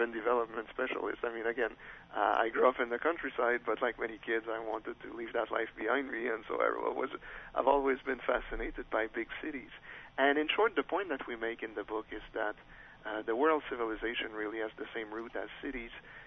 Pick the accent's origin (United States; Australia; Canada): Canada; where I grew up in Canada, frost, either late frost in the spring or early frost in the fall, is a constant worry of farmers.